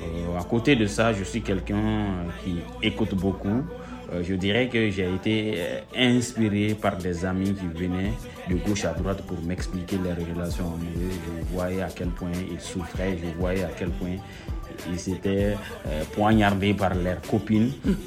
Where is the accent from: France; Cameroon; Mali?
Mali